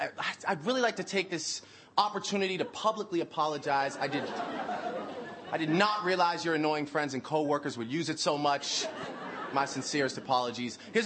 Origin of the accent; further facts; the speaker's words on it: Toronto, Ontario, Canada; I grew up and still live in Toronto, the city of Toronto, where the rappers are polite and the mayor smokes crack.